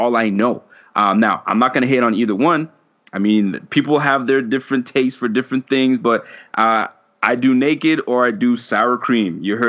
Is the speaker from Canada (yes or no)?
yes; Canada; I'm born and raised in Canada